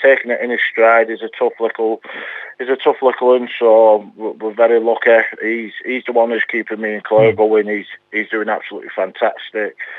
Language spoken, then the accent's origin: English; Thatto Heath, North West England, United Kingdom; the Thato Heath club I grew up in Thato Heath, and I've got a good association there with the club.